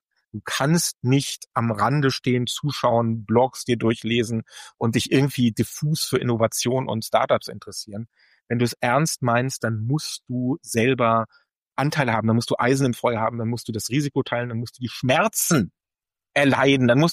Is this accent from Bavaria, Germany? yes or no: no; Lower Saxony, Germany; moved away as an adult; Mein Geburtsort, wo ich die ersten 19 Jahre verbracht habe, das ist ja der Landkreis Lüchow-Dannenberg, das Hannoversche Wendland.